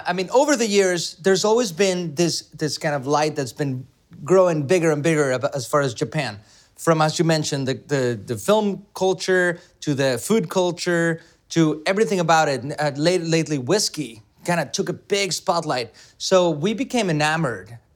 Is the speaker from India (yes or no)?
no; Mexico; now in Napa, United States; I am born and raised in Mexico and a very confused parent trip. I mean, my dad's side is Dutch. My mom's side is Italian. Completely mixed up. But born and raised in Mexico, moved to Napa 20 years ago this year.